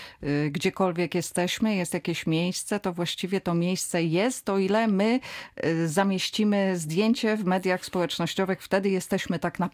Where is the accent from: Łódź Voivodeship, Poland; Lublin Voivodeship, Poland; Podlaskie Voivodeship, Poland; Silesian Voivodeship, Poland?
Łódź Voivodeship, Poland; Łódź; jestem z Polesia, w domyśle mieszkam w pobliżu ogrodu zoologicznego